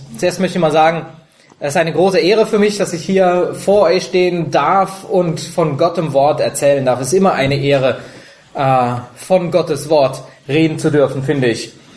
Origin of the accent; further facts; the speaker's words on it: Berlin, Germany; ich komme aus Berlin.